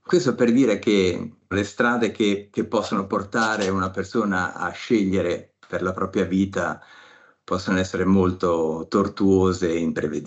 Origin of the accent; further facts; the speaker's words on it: Ancona, Marche, Italy; io sono di Ancona